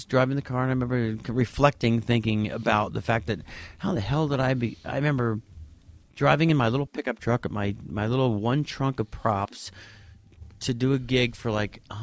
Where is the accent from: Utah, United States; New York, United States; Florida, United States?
Florida, United States; Cocoa Beach; also born or lived in Orlando; I grew up in Cocoa Beach and then Orlando, yeah.